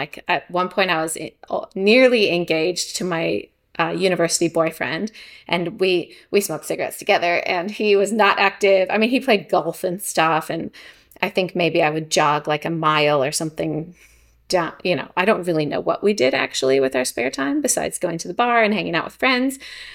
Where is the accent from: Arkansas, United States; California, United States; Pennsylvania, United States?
Pennsylvania, United States; Philadelphia; I think I was from Philadelphia, and I'd visited a lot of places in the US